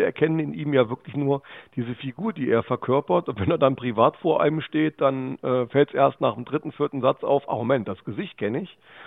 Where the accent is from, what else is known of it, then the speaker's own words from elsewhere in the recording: Hesse, Germany; wir Nordhessen sehen das ganz anders.